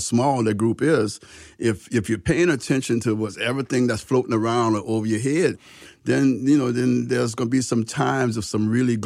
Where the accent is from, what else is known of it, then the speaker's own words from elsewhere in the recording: New Orleans, Louisiana, United States; We grew up in the Third Ward, which was two blocks from Paris Prison on Gravier Street.